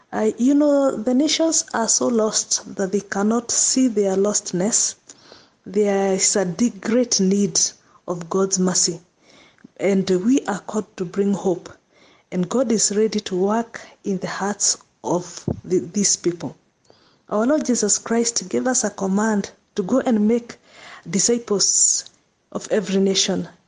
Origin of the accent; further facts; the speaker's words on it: Kenya; now in Zambia; together with my husband Mark, and we are from Kenya, currently serving in Zambia.